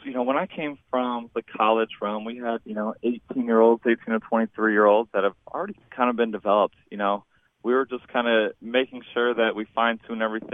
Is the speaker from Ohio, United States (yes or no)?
yes; Columbus, Ohio, United States; So, born and raised in Columbus, Ohio. Grew up right on the outskirts of Columbus.